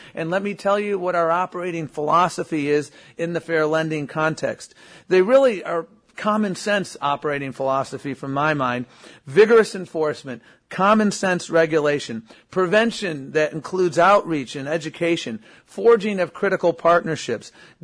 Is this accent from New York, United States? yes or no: yes; Buffalo, New York, United States; And I grew up in Buffalo, so I'm a big fan of the Rust Belt